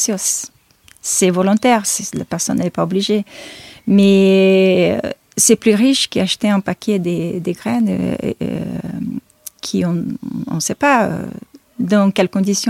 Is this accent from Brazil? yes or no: yes; Brazil; Et j'ai continué dans l'exotisme, je suis brésilienne.